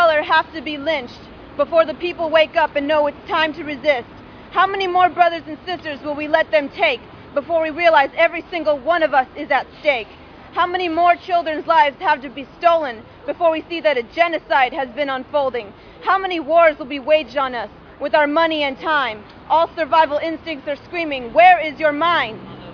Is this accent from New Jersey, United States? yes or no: no; Los Angeles, California, United States; Actually, I'm from Los Angeles, but I am in solidarity with everyone from Oakland.